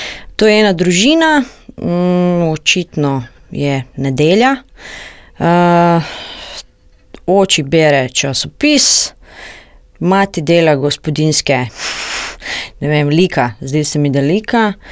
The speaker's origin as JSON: {"language": "Slovenian", "town": "Zagreb", "region": "City of Zagreb", "country": "Croatia", "second_language": "Slovenian", "said": "Sem iz Zagreba. Delam na letališču v Zagrebu in začela sem se učiti slovensko, ker imam fanta v Ljubljani."}